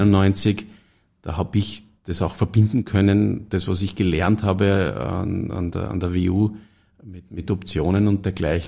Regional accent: Stockerau, Lower Austria, Austria; ich komme aus Stockerau

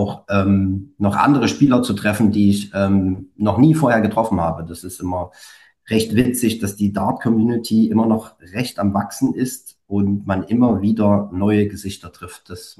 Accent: Leipzig, Saxony, Germany; moved away as an adult; now in Berlin, Germany; Nee, ich komme ursprünglich, das hört man bestimmt schon an meinem Akzent, ich komme eigentlich aus Leipzig, bin dort geboren und auch aufgewachsen, gute 32 Jahre dort gelebt und dann hat es mich tatsächlich nach Berlin verschlagen aufgrund der Liebe

